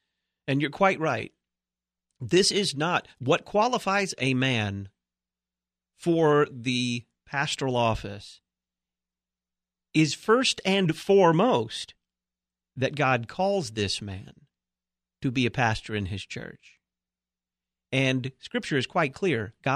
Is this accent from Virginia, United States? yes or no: no; Dallas, Texas, United States; Thanks to Faith Lutheran Church in Plano, Texas, not too far from where I grew up in Dallas.